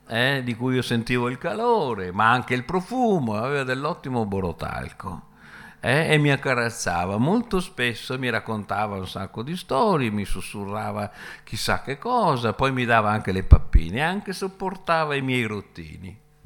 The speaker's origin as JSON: {"language": "Italian", "town": "Turin", "region": "Piedmont", "country": "Italy", "tie": "born there", "said": "è stato detto che sono nato a Torino, abbastanza per sbaglio perché i miei genitori erano veneziani, però ho passato alcuni anni, 3 o 4 anni a Torino"}